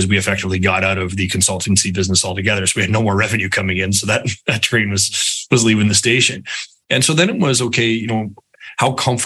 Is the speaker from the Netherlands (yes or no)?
no; London, Ontario, Canada; every time I'm on the phone with a VC and they say, hey, I'm from London, they're like, oh, that's amazing. I'm like, not that one, right?